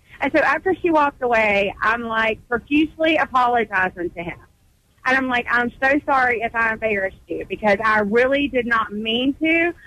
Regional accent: Charlotte, North Carolina, United States; And so, of course, I'm pissed, and I'm from Charlotte, and I'm like, okay.

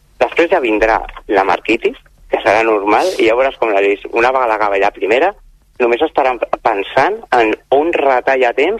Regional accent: Pineda de Mar, Catalonia, Spain; jo que sóc aquí del Maresme, la Pineda

